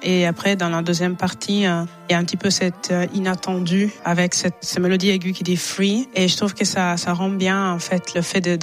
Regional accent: Italy; also born or lived in England; now in Switzerland; je suis née en Italie, j'ai toujours vécu en Italie avant d'aller en Angleterre et puis de venir en Suisse. Et récemment, j'ai commencé à sentir une espèce de manque vis-à-vis de mes origines nigérianes

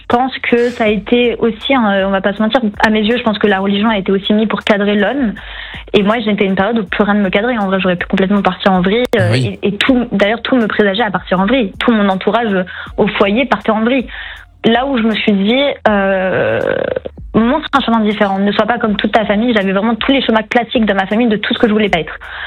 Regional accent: Paris, Île-de-France, France; moi je suis de Paris, là j'étais en banlieue à bien 1h30, donc j'avais vraiment personne.

